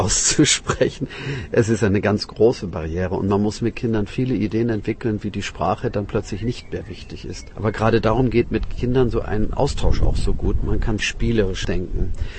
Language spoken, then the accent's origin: German; Hamburg, Germany; aus Hamburg